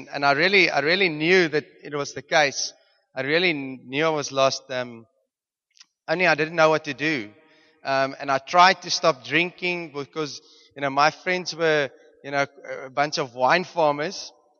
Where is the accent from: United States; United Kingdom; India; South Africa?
South Africa; Mpumalanga; also born or lived in Johannesburg; So I stayed in Johannesburg for the first 6 years of my life. We moved to Mpumalanga. I stayed on a farm.